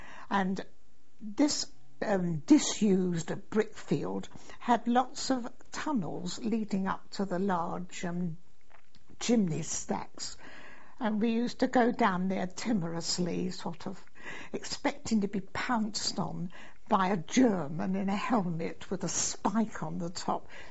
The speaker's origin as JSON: {"language": "English", "country": "Gibraltar", "tie": "born there", "said": "I was born in Gibraltar in 1907 because my father was of Sheerness Dockyard."}